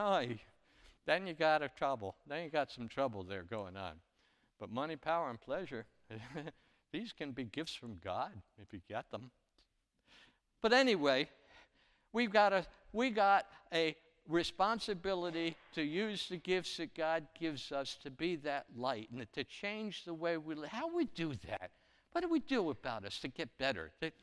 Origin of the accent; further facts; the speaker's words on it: Newark, New Jersey, United States; I grew up in Newark, New Jersey, and you know, they're pretty poor